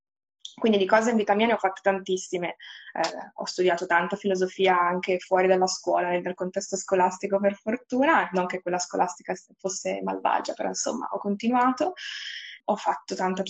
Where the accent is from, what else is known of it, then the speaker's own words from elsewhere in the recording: Bergamo, Lombardy, Italy; io poi sono nata e cresciuta a Bergamo, vedevo le montagne, come dire, dalla finestra di casa